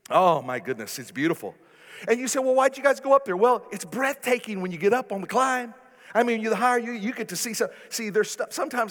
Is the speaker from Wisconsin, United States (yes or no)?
no; Garden City, Kansas, United States; I was raised in Garden City, Kansas. I love Garden City, Kansas.